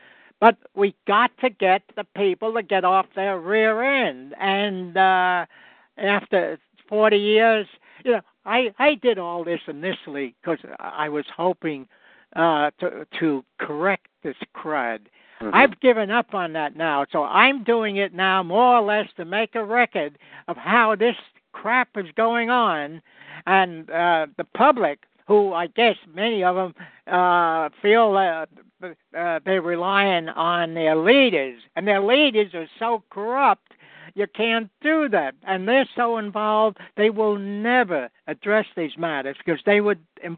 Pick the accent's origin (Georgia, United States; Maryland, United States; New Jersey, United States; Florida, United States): New Jersey, United States; I grew up in the Great Depression in New Jersey, and it was rough, and it's going to be a lot rougher.